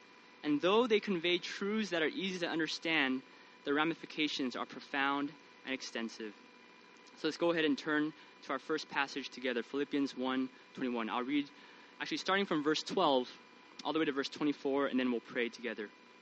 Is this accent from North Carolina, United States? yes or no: no; San Francisco, California, United States; moved away as an adult; now in Los Angeles, United States; I grew up in San Francisco, 18 years of my life. Came down to the University of Southern California.